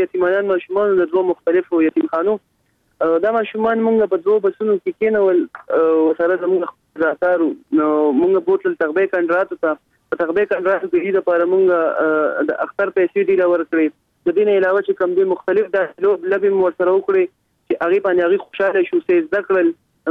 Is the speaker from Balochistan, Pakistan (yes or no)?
no; Mardan, Khyber Pakhtunkhwa, Pakistan; زه د مردان د سیمې سره تعلق لرم او موږ پښتانه یو